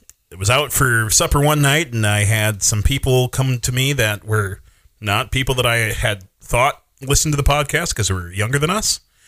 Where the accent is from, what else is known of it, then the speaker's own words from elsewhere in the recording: Minnesota, United States; I grew up in Minnesota, so.